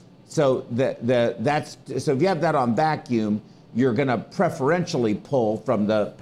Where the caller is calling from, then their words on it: Portugal; So I'm sorry, I'm watching you from Portugal.